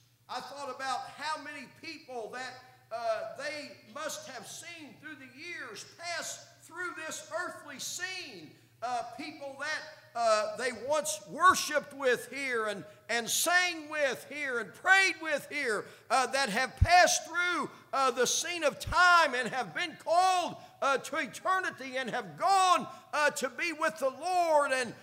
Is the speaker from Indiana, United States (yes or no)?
yes; Indianapolis, Indiana, United States; I knew a man where I grew up in Indianapolis